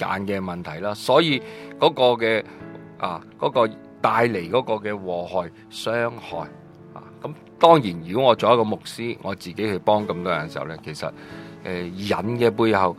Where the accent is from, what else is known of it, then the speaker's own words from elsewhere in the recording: China; 我们中国人呢最喜欢这样讲的、即是魔鬼有五爪的